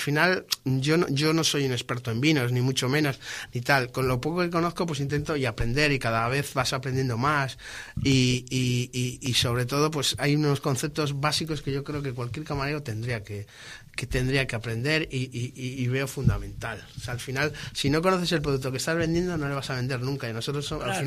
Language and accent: Spanish; Laredo, Cantabria, Spain; now in Santoña, Spain; Yo soy de Laredo, mi madre es de Santoña, yo vivo en Santoña, mi pareja es de Santoña.